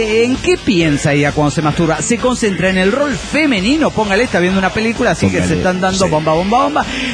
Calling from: La Plata, Buenos Aires Province, Argentina; de La Plata, Argentina.

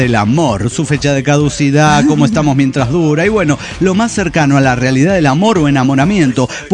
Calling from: Cuenca, Azuay, Ecuador; de Cuenca, Ecuador.

